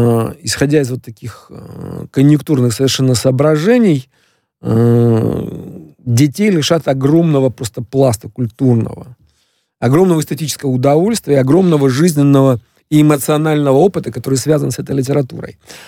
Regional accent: Dnipro, Dnipropetrovsk Oblast, Ukraine; в моем родном городе Днепропетровске до революции в Екатеринославе

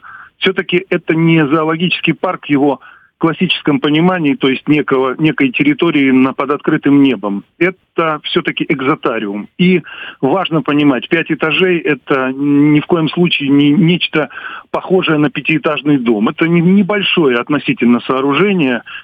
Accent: Yevpatoria, Crimea, Ukraine; поскольку я коренной евпаториец, я родился здесь

